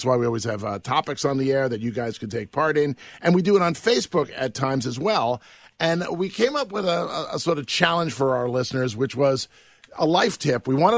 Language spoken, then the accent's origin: English; Philadelphia, Pennsylvania, United States; I'm sorry. I'm still a Philadelphian.